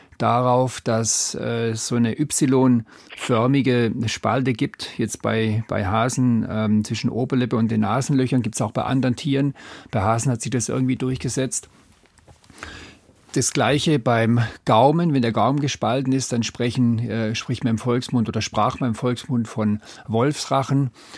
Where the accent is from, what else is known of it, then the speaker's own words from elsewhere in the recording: Calw, Baden-Württemberg, Germany; born there; Ich bin in Calw geboren, ist nicht so weit weg.